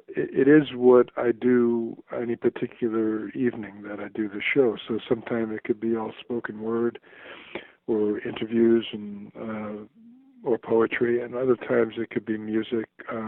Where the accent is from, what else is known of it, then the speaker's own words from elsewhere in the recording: New York, United States; I used to listen to that station growing up. I lived in New York. I'm originally from New York.